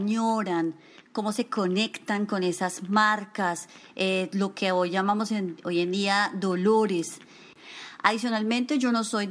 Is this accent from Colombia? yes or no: yes; Colombia; Soy de Colombia, pero de otra ciudad